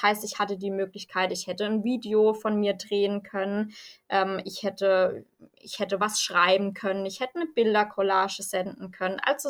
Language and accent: German; Baden-Württemberg, Germany; now in Hesse, Germany; 26 Jahre alt, wohne mittlerweile an der schönen hessischen Bergstraße, komme aber ursprünglich aus Baden-Württemberg